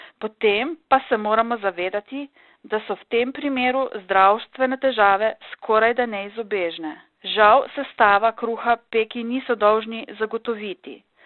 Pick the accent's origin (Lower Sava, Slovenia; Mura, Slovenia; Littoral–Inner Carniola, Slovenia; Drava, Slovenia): Lower Sava, Slovenia; Krško; Ker izhajam iz Krškega, dovolite, da v tem kontekstu uporabim rek